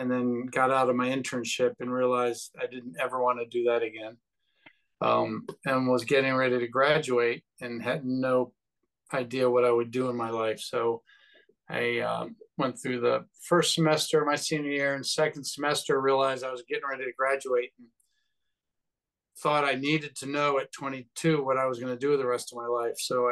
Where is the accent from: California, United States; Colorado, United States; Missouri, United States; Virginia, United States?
Virginia, United States; also born or lived in Washington, D.C.; I'm from the East Coast. I grew up around Washington, D.C. and Virginia, and then went to James Madison University.